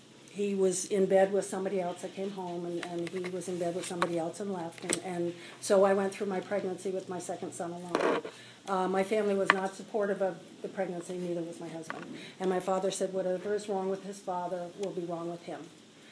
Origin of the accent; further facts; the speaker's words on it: East Coast, United States; born there; But I'll go back to my background. I was born on the East Coast.